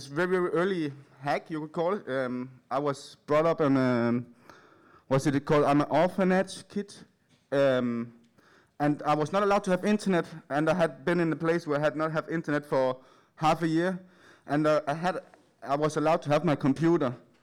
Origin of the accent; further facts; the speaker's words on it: Denmark; I'm from Denmark.